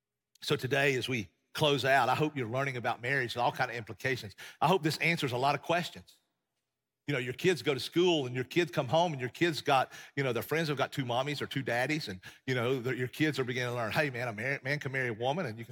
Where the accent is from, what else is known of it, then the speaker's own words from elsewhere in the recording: Appalachia, United States; We come from the Appalachian Mountains. We should be running moonshine, not preaching the gospel.